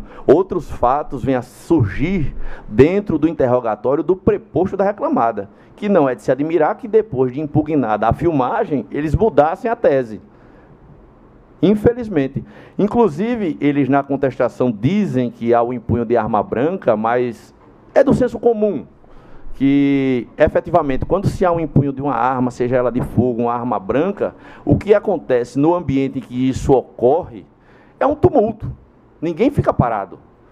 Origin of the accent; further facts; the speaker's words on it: União dos Palmares, Alagoas, Brazil; eu venho do interior do Estado e União dos Palmares, muito feliz da minha terra